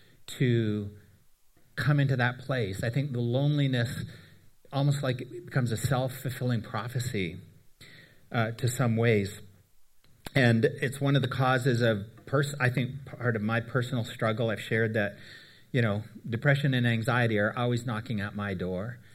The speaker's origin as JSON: {"language": "English", "country": "Canada", "also_born_or_lived": "Nashville, United States", "said": "For me, we're Canadian. We've moved in different places in Canada, but we also spent a good chunk of time in the United States in Nashville, Tennessee."}